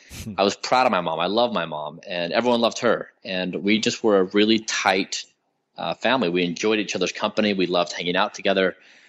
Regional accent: Utah, United States; We grew up in Utah, and we lived just the 45 minutes south of Salt Lake. We had a bunch of fields around us and we went out and did our own thing all the time.

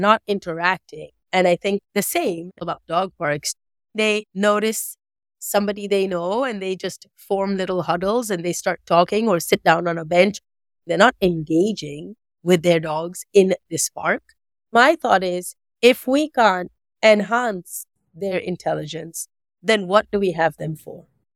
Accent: Kenya; I was born and raised in Kenya, in East Africa.

